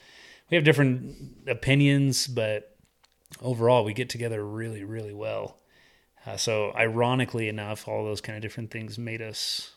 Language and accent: English; Texas, United States; born there; I was born in Texas, and then I am the youngest of four brothers.